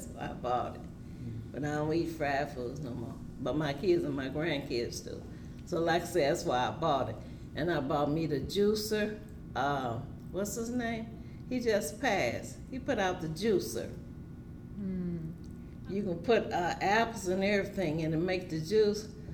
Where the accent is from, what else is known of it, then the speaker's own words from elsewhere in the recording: Cairo, Illinois, United States; now in Chicago, United States; I'm from Cairo, Illinois, and I moved to Chicago in 1964.